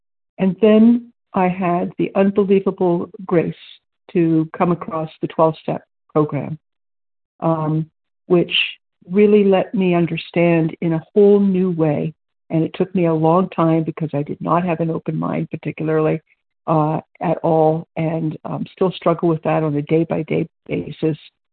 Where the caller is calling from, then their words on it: Ontario, Canada; recovered, grateful, compulsive overeater in Ontario, Canada.